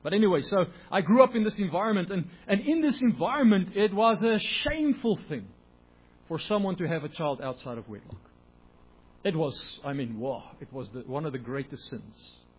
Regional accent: South Africa; I remember that I grew up in the Afrikaner community. Afrikaner community, very religious.

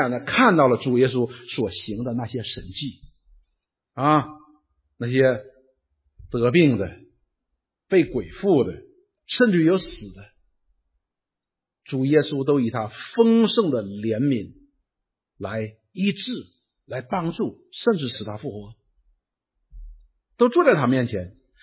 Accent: China; 所以我们中国人呢有一句话叫不知者不怪啊

